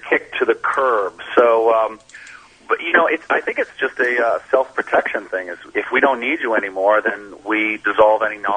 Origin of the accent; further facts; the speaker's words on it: Massachusetts, United States; I'm from Northeast Massachusetts near New Hampshire, so I'm from the backwoods